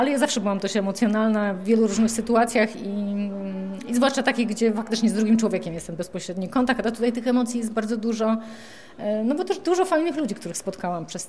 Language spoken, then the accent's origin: Polish; Greater Poland Voivodeship, Poland; moved away as an adult; now in Łódź, Poland; bo ja jestem Wielkopolanką, za miłością można powiedzieć ówczesną, trafiłam do Łodzi, do miasta, w którym nigdy wcześniej nie byłam